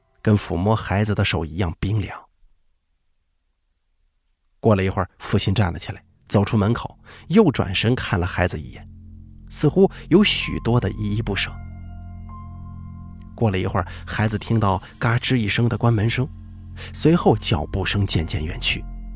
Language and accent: Chinese; Fujian, China; 但不是发生在我老家的，是发生在隔壁一个叫建瓯的县级市。其实建瓯啊，也是我们闽北一个灵异事件高发地